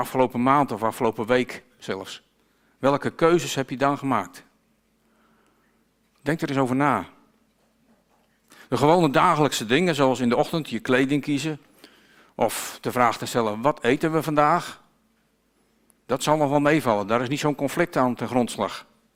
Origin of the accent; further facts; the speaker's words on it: Netherlands; Ik ben een Nederlander onder de Nederlander, een mens onder de mensen.